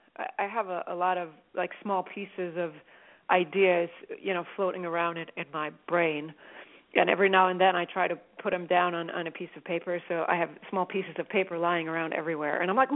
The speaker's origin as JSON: {"language": "English", "country": "Sweden", "tie": "born or raised there", "second_language": "English", "said": "Maybe that comes from growing up in Sweden, because that's what you hear."}